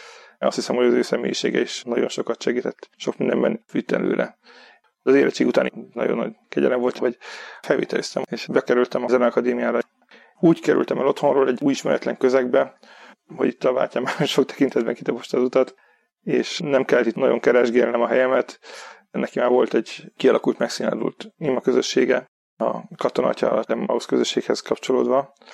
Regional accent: Debrecen, Hajdú-Bihar, Hungary; Debrecenben születtem, ott nőttem fel.

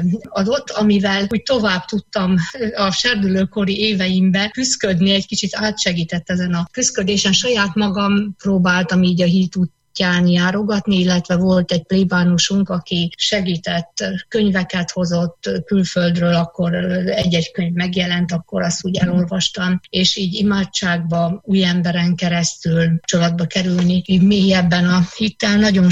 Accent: Vasvár, Vas, Hungary; vallásos családból származom. Hárman vagyunk testvérek nyugandulántúli faluban, illetve többen is nőttem fel, Vasvár és Pácsonyból származom.

